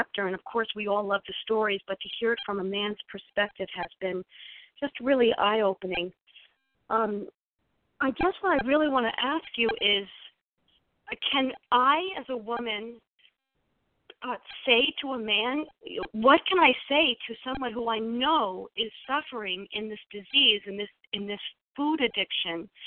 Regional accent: New York, United States; now in New Jersey, United States; I live in South Jersey. I'm from New York originally.

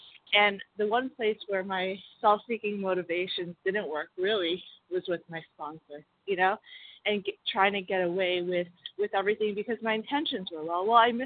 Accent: Florida, United States

